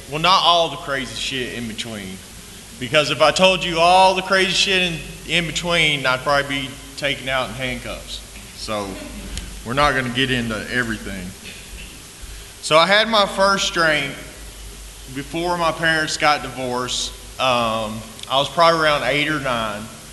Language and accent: English; Marietta, United States; I was born and raised in Marietta. I had a pretty good childhood.